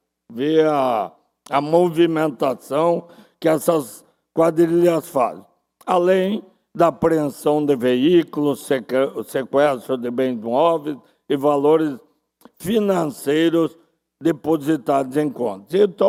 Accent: Canoinhas, Santa Catarina, Brazil; born there; Eu nasci em Canoinhas

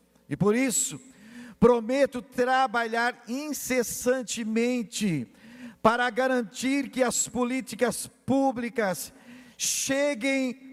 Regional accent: Camboriú, Santa Catarina, Brazil; A região de Camboriú, a minha terra, a nossa terra, há anos aguardava a oportunidade de ter um representante nesta casa.

